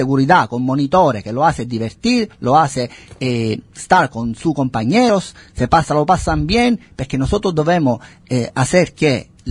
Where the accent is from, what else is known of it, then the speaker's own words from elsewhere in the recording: Italy; Spanish is a second language; no debería ser yo a decirlo que vengo de Italia